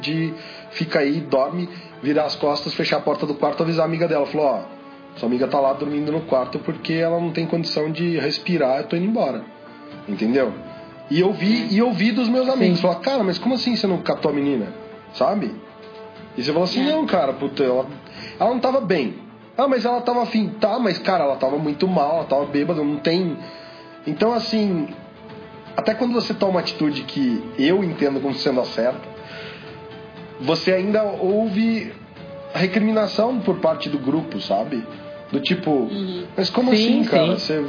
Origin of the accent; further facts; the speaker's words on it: Campinas, São Paulo, Brazil; da cidade pequena onde eu cresci, porque todo mundo fala, não, mas Campinas é uma cidade grande. Não, cidade interiorana que tem muitos habitantes